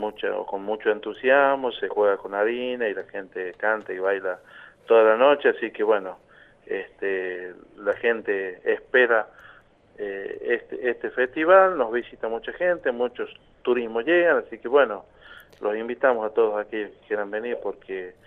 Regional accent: La Rioja, Argentina; el ritmo que, reitero, nos identifica a los riojanos

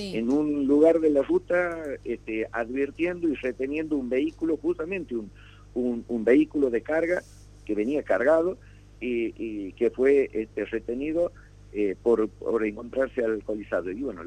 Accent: Argentina; somos argentinos y nos rige la misma ley.

